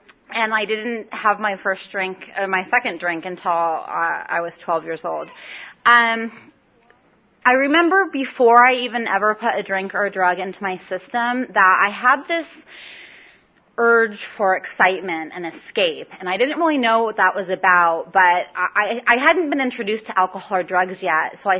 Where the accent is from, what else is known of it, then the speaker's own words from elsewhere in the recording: San Diego, California, United States; also born or lived in Escondido; I too am from San Diego. I was born and raised in San Diego